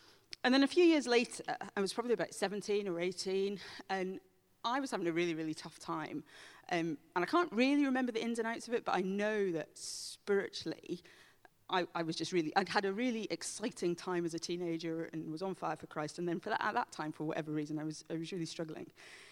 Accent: Dunblane, Scotland, United Kingdom; But anyway, I come from Dunblane

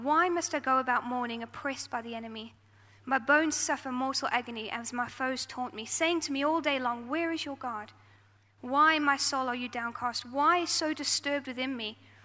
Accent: South Africa; I grew up in South Africa, and I grew up in a very Pentecostal, charismatic home where God was the center of everything we did.

